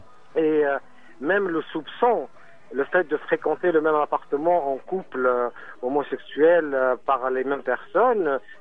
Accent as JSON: {"language": "French", "country": "Tunisia", "said": "Mais ce n'est pas le cas du tout chez nous en Tunisie et dans le Maghreb et dans tous les pays arabes."}